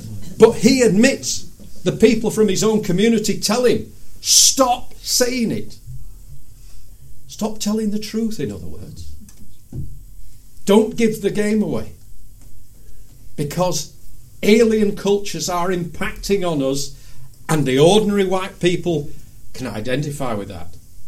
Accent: Huddersfield, Yorkshire and the Humber, United Kingdom; My hometown, Huddersfield, in the last 3 weeks.

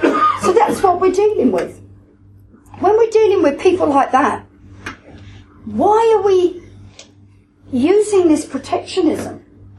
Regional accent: Brighton, South East England, United Kingdom; born there; I remember them because I was born in Brighton.

